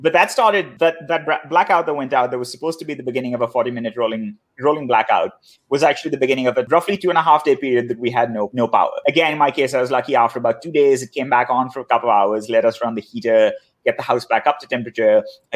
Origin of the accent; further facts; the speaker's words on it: India; I grew up in India that doesn't have sort of the same level of grid development.